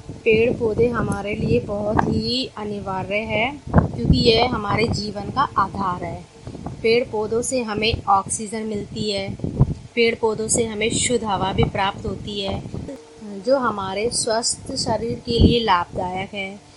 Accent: Shivpuri, Madhya Pradesh, India; मैं मध्य प्रदेश शिवपुरी से हूँ

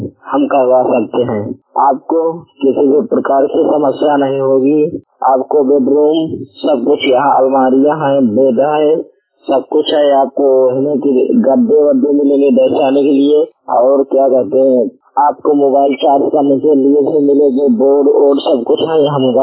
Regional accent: Fatehpur, Uttar Pradesh, India; मैं कक्षा 9 का छात्र हूँ। मेरा जिला है फतेहपुर।

